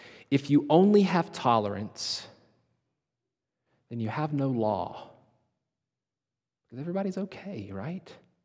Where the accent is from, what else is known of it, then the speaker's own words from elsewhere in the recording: North Carolina, United States; So I'm treating the mango tree like I might treat an apple tree in my home state of North Carolina.